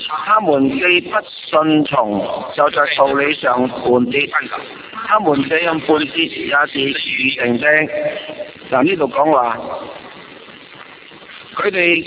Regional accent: Guangdong, China; 我们广东话有些俗语真的挺好的

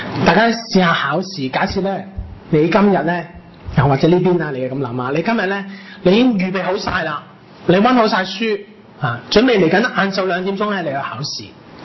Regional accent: China; 即我哋中国人有好多名词，结果好多形词

